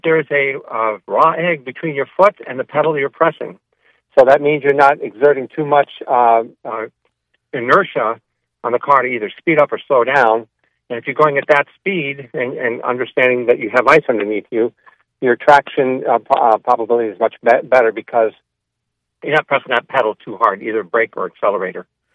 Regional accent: Pennsylvania, United States; I'm from Pennsylvania also

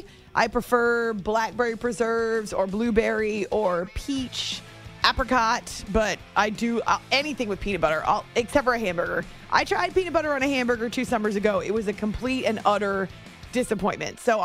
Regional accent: New Hampshire, United States; When I was growing up in New Hampshire, we were on Lake Winnipesaukee and Newfound Lake almost every weekend during the season because we had a ski boat.

